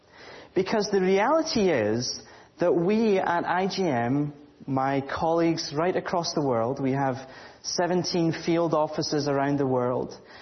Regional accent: Scotland, United Kingdom; accent: Scottish; I'm sorry that there's not going to be any subtitles along with my Scottish accent, but hopefully you can all tune in. I feel very much at home because this reminds me of my home church in terms of just the building.

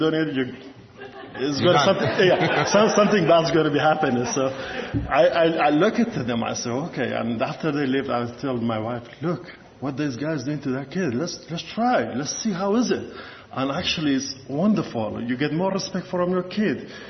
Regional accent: Kurdistan Region, Iraq; I'm from North Iraq, Kurdistan. So I'm Kurdish.

